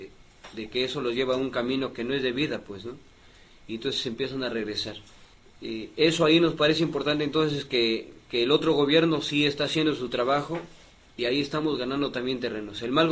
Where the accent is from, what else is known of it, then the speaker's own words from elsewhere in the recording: Mexico; nosotros siendo indígenas, que hablamos el tzeltal, el tzotzil, el tojolabal, decirles que también somos mexicanos